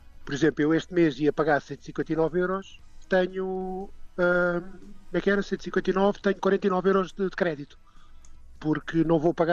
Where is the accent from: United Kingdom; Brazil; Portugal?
Portugal; sou português